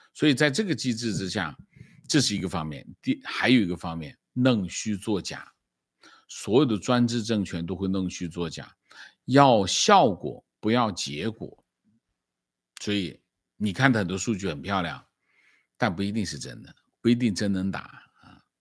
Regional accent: China; 我们从中国来，我们知道解放军是什么情况。

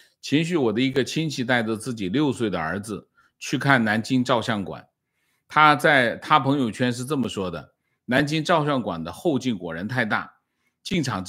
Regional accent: Hong Kong; 我也是香港人。

